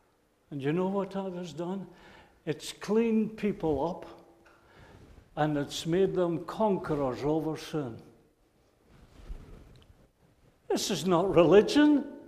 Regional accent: Scotland, United Kingdom; well, you're from Norway, I'm from Scotland. There's only a wee drop of water between us.

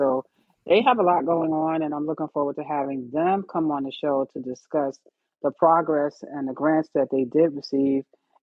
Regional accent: Brooklyn, New York, United States; I'm from Brooklyn, baby. I'm from Brooklyn.

